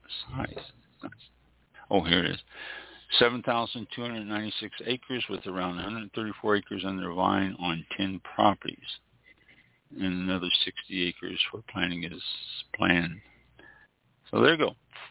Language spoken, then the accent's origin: English; Missouri, United States; I am originally from Missouri, and I've talked to a lot of wineries in Missouri